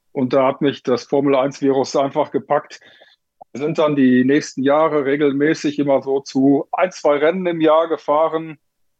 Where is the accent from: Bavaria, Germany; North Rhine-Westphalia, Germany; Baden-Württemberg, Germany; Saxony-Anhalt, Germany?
North Rhine-Westphalia, Germany; Ich komme aus dem Sauerland.